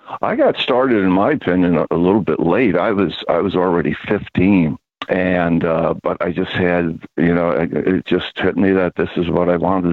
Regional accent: Troy, New York, United States; I'm in Troy, New York, my hometown, as a matter of fact. It's just north of New York City, about a two-hour drive.

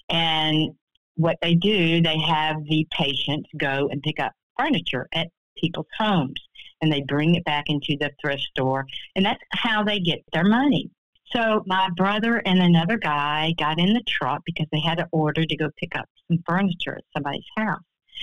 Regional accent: Atlanta, Georgia, United States; born there; I was born in Atlanta, Georgia, in a family that had mental health issues

